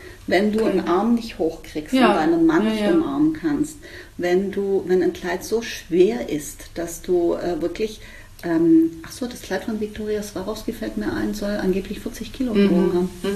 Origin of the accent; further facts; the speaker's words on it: Spain; als Spanierin darf man also gepflegte Mantilla tragen. Das ist bei uns jetzt weniger verbreitet im Alltag, also bleibt nur die Hochzeit.